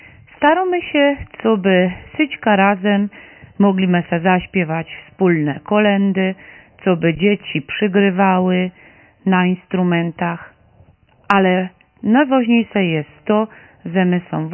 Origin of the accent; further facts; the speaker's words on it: Lesser Poland, Poland; U nas na Podhalu chłopcy jeździli na podłazy.